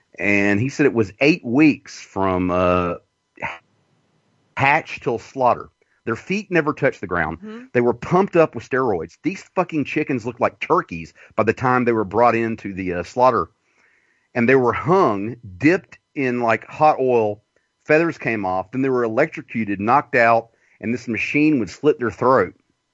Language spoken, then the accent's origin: English; the South, United States; You know, I was raised in the South. This is what I dealt with, you know.